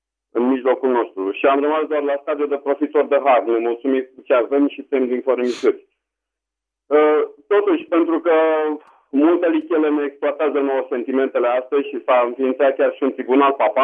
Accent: Romania; now in United States; Zicea că este editor la 3 publicații ortodoxe și că el nu suportă că noi suntem veniți din America. Zi mai, omule, eu sunt român.

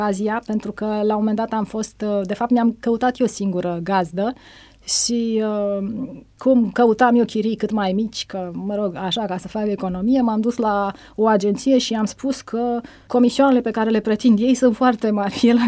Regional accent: Romania; el era bucuros că sunt din România, așa că sunt din Balcani

